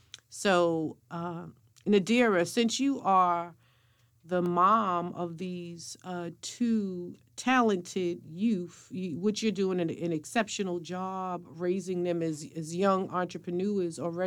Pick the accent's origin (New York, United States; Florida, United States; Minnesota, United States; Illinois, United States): New York, United States; Brooklyn; growing up in Brooklyn, we used to have a neighbor